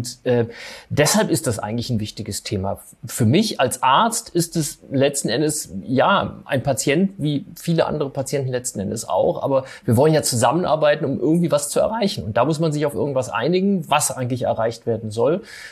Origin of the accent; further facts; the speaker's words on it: Berlin, Germany; um ganz genau zu sein, aus Berlin.